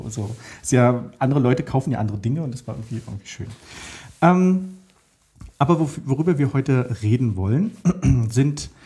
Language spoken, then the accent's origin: German; Berlin, Germany; ich bin ja auch als Berliner Späti-affin. Also ich fühle mich sehr zu Hause jetzt hier.